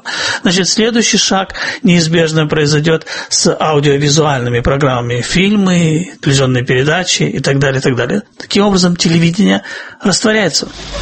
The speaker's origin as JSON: {"language": "Russian", "region": "Kyiv", "country": "Ukraine", "tie": "born or raised there", "said": "транслироваться из моего родного города, города Киева."}